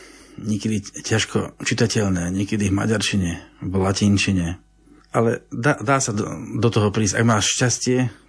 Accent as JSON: {"language": "Slovak", "town": "Tuhár", "region": "Banská Bystrica Region", "country": "Slovakia", "tie": "born or raised there", "said": "o tých rodoch našich tuharských, ja som rodák z Tuhára"}